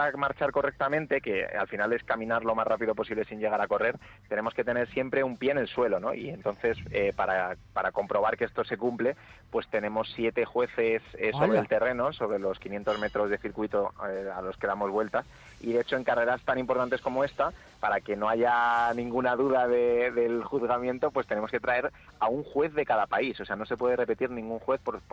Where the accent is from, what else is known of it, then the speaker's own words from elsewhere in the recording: Madrid, Community of Madrid, Spain; el poder hacerlo primero en Madrid, que yo soy madrileño